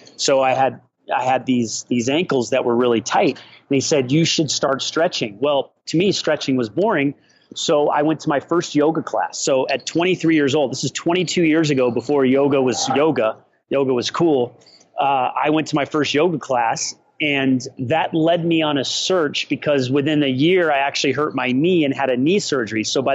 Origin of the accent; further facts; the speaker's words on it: Peoria, Illinois, United States; born there; But I was born in Peoria, Illinois.